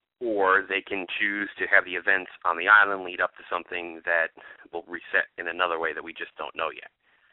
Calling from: Raleigh, North Carolina, United States; I'm also from Raleigh, North Carolina.

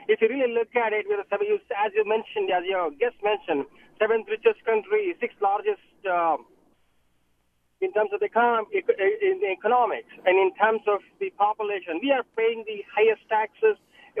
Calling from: San Ramon, California, United States; I'm here, sir. I'm from San Ramon.

